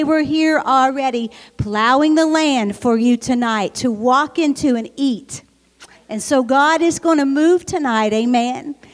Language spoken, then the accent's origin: English; Berea, Kentucky, United States; I'm from Berea, Kentucky